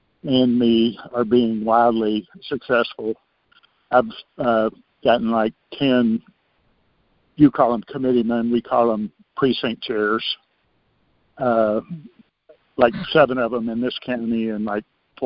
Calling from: Texas, United States; Yeah, I'm calling from Texas, and... we have 254 counties here.

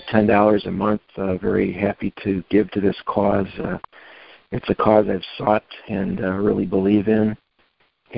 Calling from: Illinois, United States; from Northern Illinois.

